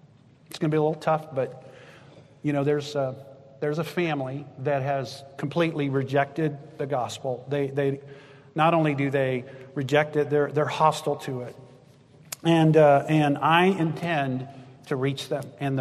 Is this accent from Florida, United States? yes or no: no; Texas, United States; I grew up in South Texas, and the highest thing in South Texas is the overpass where I grew up on Highway 85.